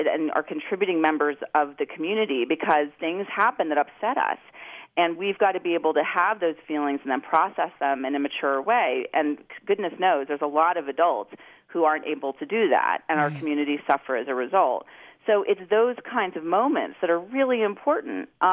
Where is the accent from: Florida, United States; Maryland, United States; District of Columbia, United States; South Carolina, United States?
District of Columbia, United States; Washington; to some of the wealthiest private schools where I grew up in Washington, D.C.